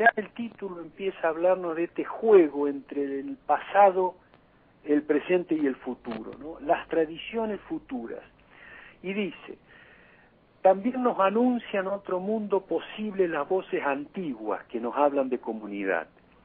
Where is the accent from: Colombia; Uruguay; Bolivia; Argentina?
Argentina; cuando nosotros decimos de que estamos como argentinos, un poco retrasados en esta disputa ideológica